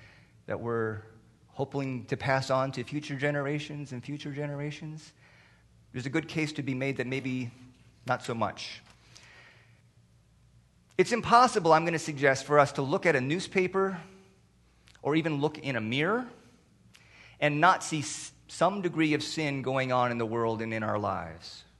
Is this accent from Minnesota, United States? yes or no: yes; Minnesota, United States; So I'm from Minnesota, so I started going north because I like north.